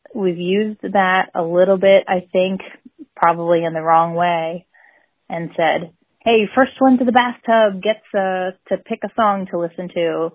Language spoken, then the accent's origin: English; Phoenixville, Pennsylvania, United States; I'm from Phoenixville, Pennsylvania, and I have two boys.